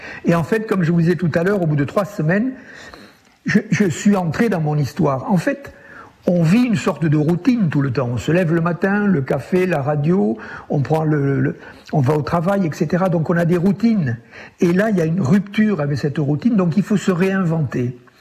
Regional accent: Vielmur-sur-Agout, Occitanie, France; Donc je suis installé sur un coteau au-dessus de mon village natal, au-dessus de la vallée de la Goutte. Le village natal s'appelle Vielmur.

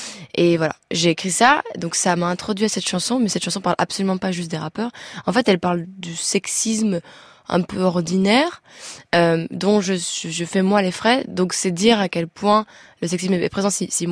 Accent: Belgium; born there; je parle français, je suis née en Belgique, ma langue maternelle, c'est le français

